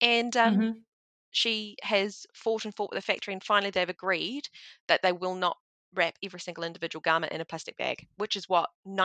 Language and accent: English; New Zealand; And again, being a Kiwi, you'll say I'm biased about this one